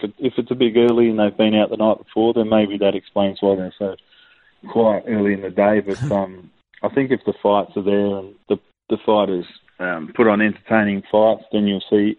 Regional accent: Australia; Being an Aussie

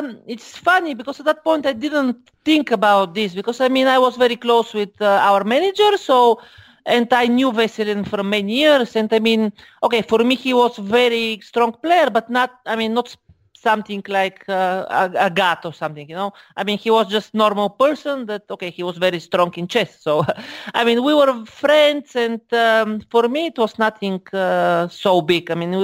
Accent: Bulgaria; also I am from Bulgaria, of course.

